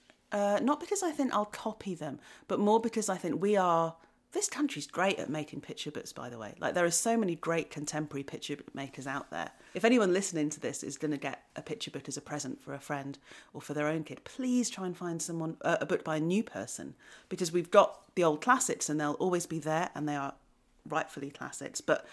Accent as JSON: {"language": "English", "town": "Wellington", "region": "West Midlands", "country": "United Kingdom", "tie": "born or raised there", "also_born_or_lived": "Shrewsbury", "said": "I was born in Shropshire. I was born in Shrewsbury. And I grew up in a place called Wellington. And Wellington is a market town in Shropshire."}